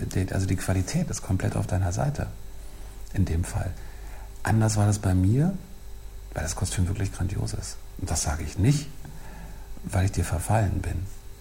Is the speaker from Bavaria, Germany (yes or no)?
no; Berlin, Germany; born there; ich bin gebürtiger Berliner